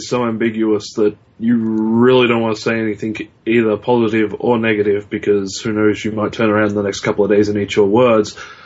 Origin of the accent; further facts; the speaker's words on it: Australia; again, being Australian, we do a lot of stuff with the Brits.